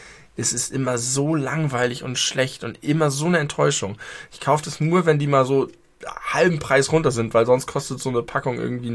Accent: Germany; accent: German dialect; Also ich habe auch einen starken deutschen Dialekt.

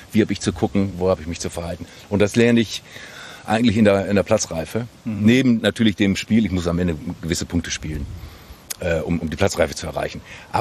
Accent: Bielefeld, North Rhine-Westphalia, Germany; born there; now in Langeoog, Germany; Also ich bin in Bielefeld geboren, also im Vorort von Bielefeld, also es ist schon Bielefeld, ja?

